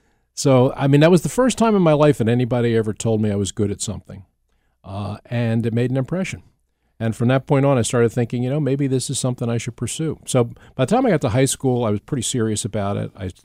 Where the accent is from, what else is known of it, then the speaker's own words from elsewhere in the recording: Folsom, Pennsylvania, United States; also born or lived in Philadelphia; Folsom Ridley Township, Delaware County. We moved from Southwest Philly out to Ridley Township, Folsom, when I was just about ready to start school. So I was about 7 years old.